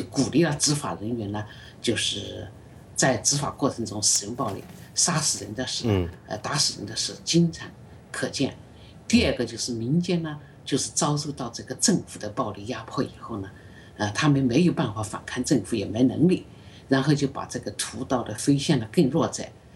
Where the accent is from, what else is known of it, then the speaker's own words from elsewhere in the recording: China; 我作为一个中国人是非常理解的